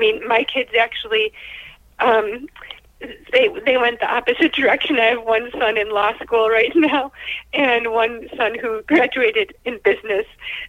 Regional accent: Buffalo, New York, United States; In Buffalo, New York.

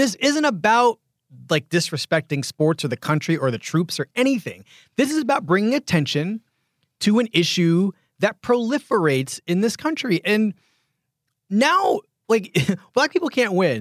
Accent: Philadelphia, Pennsylvania, United States; I'm from Philadelphia.

